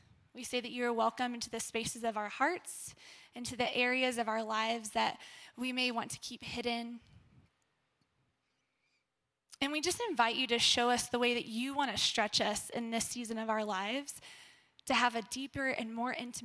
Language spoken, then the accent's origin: English; Houston, Texas, United States; so I'm from Houston, Texas, and let me tell y'all, it is nice and flat there.